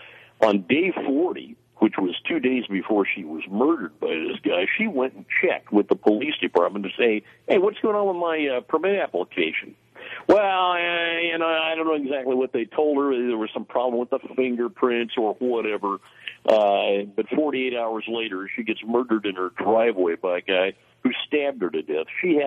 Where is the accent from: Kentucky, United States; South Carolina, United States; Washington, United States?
Washington, United States; Now, I come from the West. I grew up out here in the Pacific Northwest. I'm fourth generation Washington State.